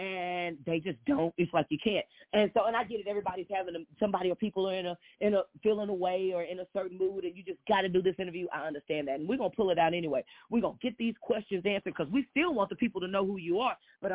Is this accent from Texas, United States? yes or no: yes; Fort Worth, Texas, United States; I was like, I'm from Fort Worth, Funky Town.